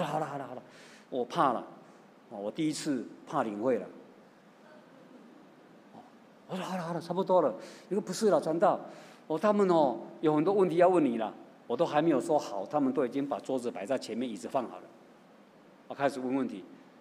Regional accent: Taiwan; 他也不知道我从台湾来的

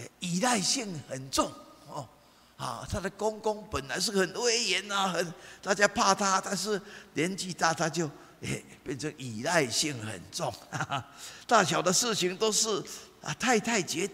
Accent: Taiwan; 那么我们台湾人也讲了哈，啊，这个老公老婆床头打床尾和啊

